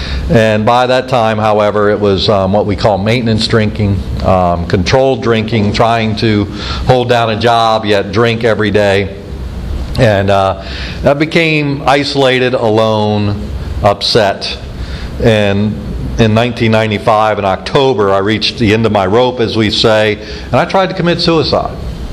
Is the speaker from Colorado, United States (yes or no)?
no; Belle Chasse, Louisiana, United States; I lived in Belchase, Louisiana, for those who didn't know that. I know my accent doesn't place me in Louisiana, but I was born and raised here and grew up down there on the West Bank